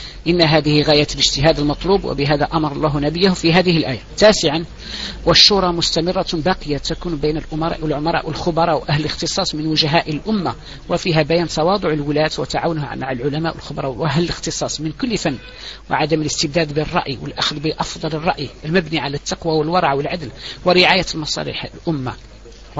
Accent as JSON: {"language": "Arabic", "country": "Algeria", "said": "لقد حصل مرة عندنا في الجزائر مناقشة استيراد الخمر"}